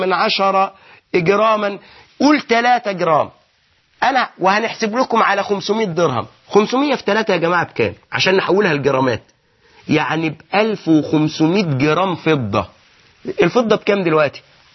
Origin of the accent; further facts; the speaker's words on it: Egypt; على فكرة القائمة اللي بتكتب دي تحسب من المهر في اعرافنا نحن كمصريين